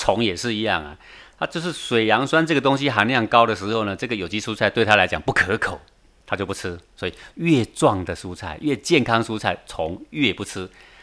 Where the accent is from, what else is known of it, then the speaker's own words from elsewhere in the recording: Taipei, Taiwan; 然后我们台北人买来吃